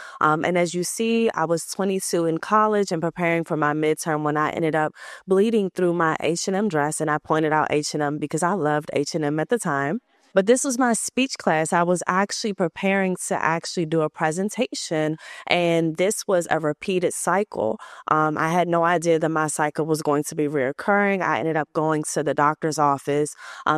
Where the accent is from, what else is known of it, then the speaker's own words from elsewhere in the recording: Oxon Hill, Maryland, United States; I am from Oxon Hill, Maryland, who, for those who don't know, is about 10 minutes outside of Washington, D.C. area.